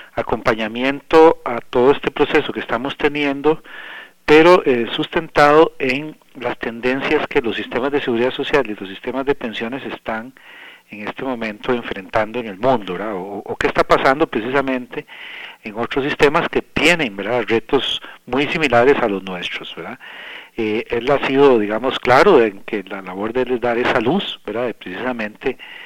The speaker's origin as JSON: {"language": "Spanish", "country": "Costa Rica", "said": "las decisiones que nosotros como costarricenses tenemos que tomar, ¿verdad?"}